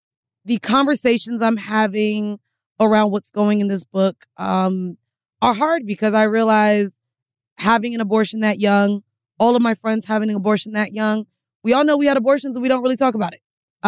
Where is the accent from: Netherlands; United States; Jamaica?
Jamaica; Like I'm Jamaican.